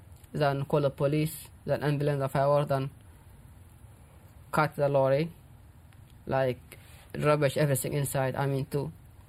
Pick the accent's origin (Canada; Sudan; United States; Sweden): Sudan; Where do you come from? From Sudan.